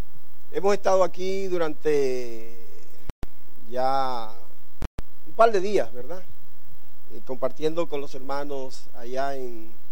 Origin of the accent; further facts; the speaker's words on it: Dominican Republic; vengo de la República Dominicana. Al este de la República Dominicana está la provincia de San Pedro de Macorís. Y en la provincia de San Pedro está un pueblo llamado Consuelo.